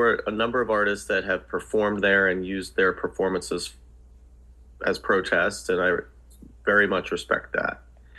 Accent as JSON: {"language": "English", "region": "New Jersey", "country": "United States", "tie": "born or raised there", "said": "I grew up in New Jersey in the 80s."}